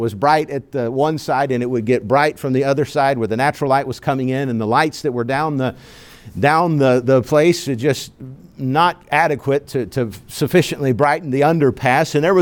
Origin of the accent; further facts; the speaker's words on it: China; English is a second language; Growing up in China, it's in a third world country that it was, it seems to be ever changing and ever modernizing. The China that is now is not really the China that I knew as a boy.